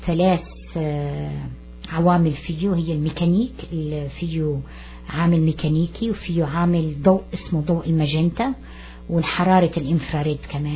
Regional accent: Aleppo, Aleppo Governorate, Syria; moved away as an adult; also born or lived in Egypt; now in United States; انا من مواليد حلب, وبعد ما أخذت البكالوريا بحلب سافرت على مصر لمدة 5 سنين

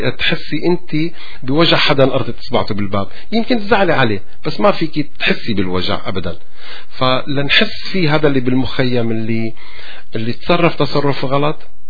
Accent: Syria; أنا سوري مثلي مثلهم

